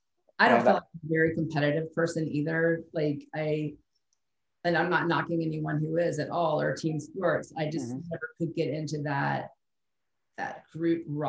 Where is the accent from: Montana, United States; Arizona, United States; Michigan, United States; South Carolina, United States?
Montana, United States; I'm from Montana originally.